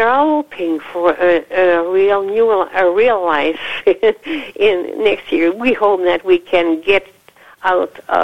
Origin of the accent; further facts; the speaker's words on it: Quebec, Canada; English is a second language; Well, you see, in Quebec we're from French culture and we're North American.